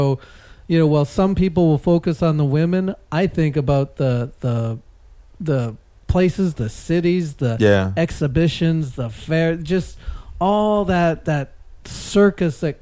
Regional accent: Calgary, Alberta, Canada; Right, born and raised in Calgary.

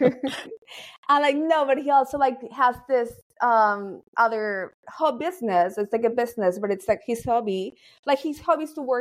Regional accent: Panama; And then I'm from Panama.

